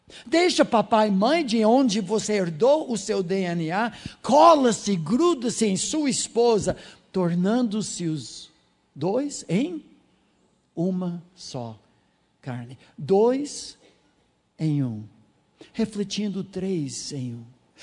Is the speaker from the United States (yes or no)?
yes; United States; Portuguese is a second language; moved away as an adult; now in Brazil; não sou daqui, sou norte-americano, mas já compramos o nosso lote no cemitério local.